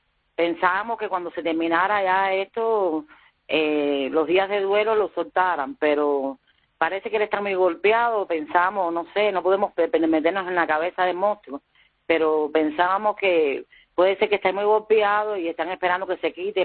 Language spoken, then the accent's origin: Spanish; Cuba; Eso es, somos los cubanos.